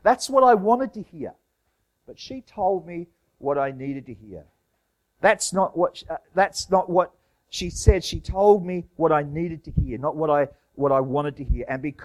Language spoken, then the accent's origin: English; Australia; So, being an Australian who only knows instant hot water and likes to have long hot showers, and likes to eat a lot and have snacks, I started to complain.